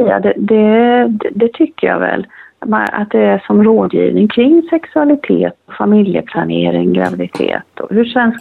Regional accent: Varberg, Halland County, Sweden; Ja, det är en orkester som kommer ifrån Varberg. Och det är min hemstad.

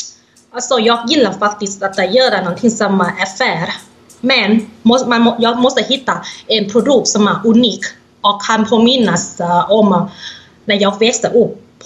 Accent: Chonburi, Thailand; Ja, jag kommer från Somboli. Jag växte upp där i Somboli. Och Somboli ligger nära Bangkok, bara en timme ungefär.

